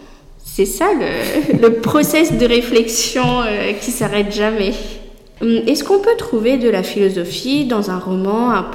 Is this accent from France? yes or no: yes; Bordeaux, Nouvelle-Aquitaine, France; Oh, je suis originaire de Bordeaux